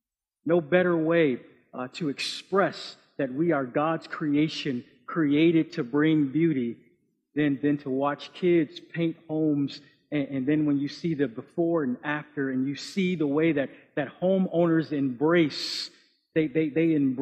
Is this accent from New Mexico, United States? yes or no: no; Buffalo, New York, United States; have fond memories of our connections together at the Linwood Church of Christ where I grew up in Buffalo.